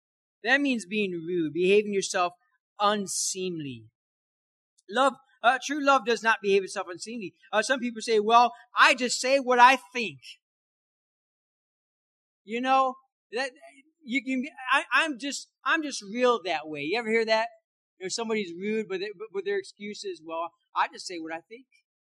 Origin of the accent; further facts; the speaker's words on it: Michigan, United States; Pastor Bob McDonald, my pastor I grew up under in Michigan